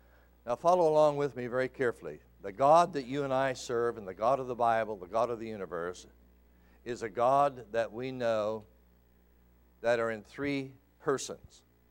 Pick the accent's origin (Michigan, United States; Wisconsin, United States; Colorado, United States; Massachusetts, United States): Colorado, United States; I was raised in Colorado.